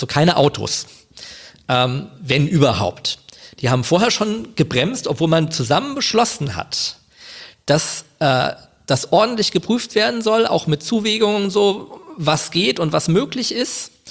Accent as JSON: {"language": "German", "town": "Wiesbaden", "region": "Hesse", "country": "Germany", "tie": "born there", "said": "ich bin gebürtiger Wiesbadener, muss man dazu sagen. Ich wohne in Kastell, aber ich bin tatsächlich in Wiesbaden geboren, nicht in Mainz."}